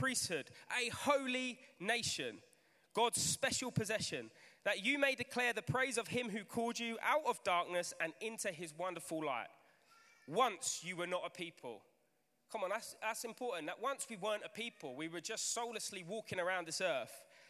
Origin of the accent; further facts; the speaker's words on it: England, United Kingdom; growing up as a British lad, as an Englishman, some of you will know my story.